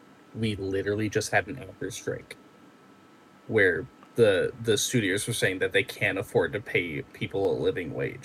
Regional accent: New Orleans, Louisiana, United States; I am from New Orleans. I understand every fucking word that he said.

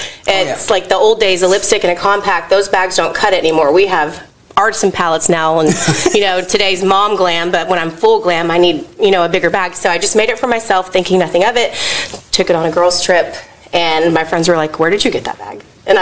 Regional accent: Corpus Christi, Texas, United States; I grew up in Corpus Christi. I was a speech pathologist in Conroe, Texas for 10 years

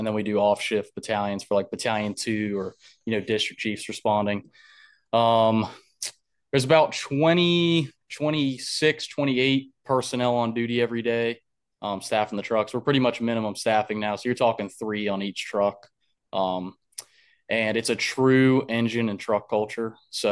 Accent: Florida, United States; also born or lived in Concord, North Carolina; Well, I was born in Concord, moved to Florida with my parents, but when I was a baby, and I had grandparents still living up here. And so they took me back in when I was about 16

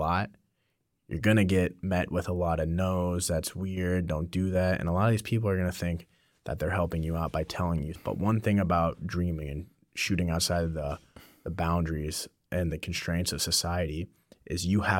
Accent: Missouri, United States; now in Florida, United States; And I'm from Missouri. I moved out to Florida.

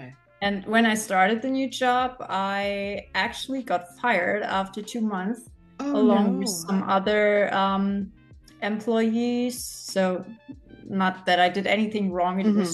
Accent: eastern Germany, Germany; we're from Germany, from Eastern Germany. So one of the bigger cities in Germany. And we don't live in the city center, so a little bit outside where it's nature and green and kind of peaceful.

